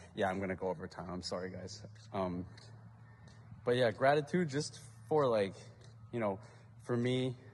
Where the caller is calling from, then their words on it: Saskatoon, Saskatchewan, Canada; I'm calling in from Saskatoon. I'm out here working with Athletes in Action.